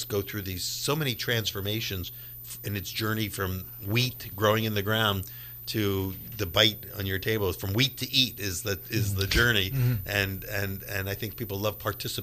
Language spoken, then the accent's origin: English; Philadelphia, Pennsylvania, United States; like I grew up in Philadelphia, cheesesteaks obviously are a big thing, hoagies are a big thing